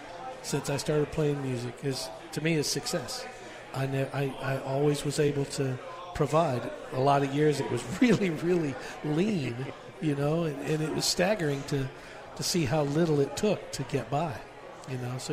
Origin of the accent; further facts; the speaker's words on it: Oklahoma, United States; I came from Oklahoma